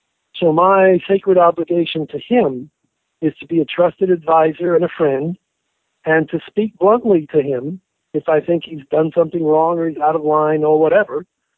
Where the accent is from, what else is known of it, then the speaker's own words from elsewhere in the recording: San Antonio, Texas, United States; I grew up in I grew up in San Antonio, Texas, and grew up in a very Jewish heritage